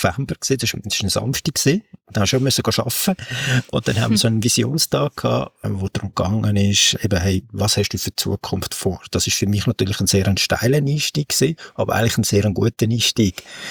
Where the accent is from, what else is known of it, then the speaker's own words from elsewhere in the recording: Basel-Landschaft, Switzerland; now in Zürich, Switzerland; man würde es nicht denken von meinem Dialekt her, sagen mir die Leute immer, aber aufgewachsen bin ich eigentlich, also nicht eigentlich, sondern bin ich im schönen Kanton Basel-Land in der Muttenser Kurve. Bin dort prägt worden, auch als Fußballfan